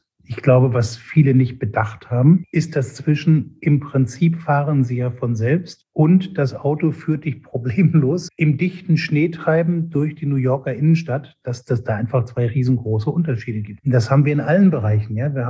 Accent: Hamburg, Germany; ich war jetzt ein paar Tage in Hamburg, meiner alten Heimatstadt.

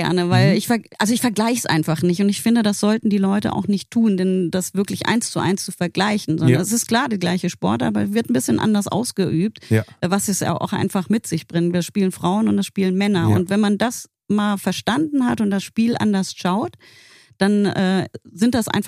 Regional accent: Frankfurt, Hesse, Germany; also born or lived in Karlsruhe; Ich bin Frankfurterin durch und durch. Mein Herz ist aber trotzdem auch noch ein bisschen in Karlsruhe.

